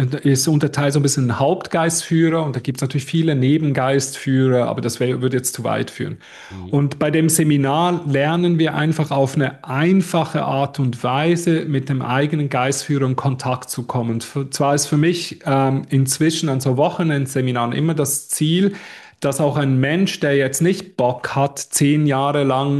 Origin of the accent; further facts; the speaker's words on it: Switzerland; ich bin Schweizer